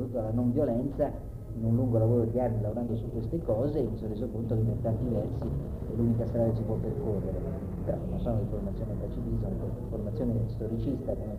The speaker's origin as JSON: {"language": "Italian", "country": "Norway", "second_language": "Italian", "said": "trasferita nel mio paese, perché parlo della Norvegia"}